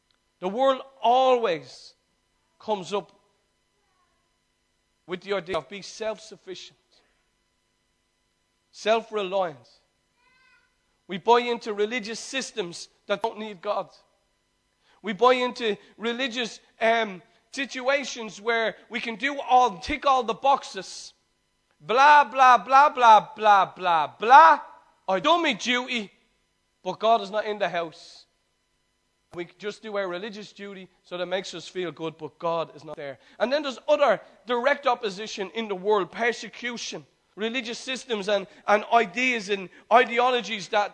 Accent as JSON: {"language": "English", "country": "United States", "tie": "born or raised there", "said": "when I grew up in Dalton's Barn, whether it was spoken or not"}